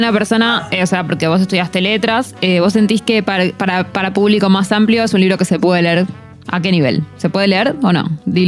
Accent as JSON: {"language": "Spanish", "town": "Villa Crespo", "region": "Buenos Aires", "country": "Argentina", "said": "Sí, aparte vivía cerca de mi casa, yo me lo cruzo bastante cerca. Somos todos de Villa Crespo."}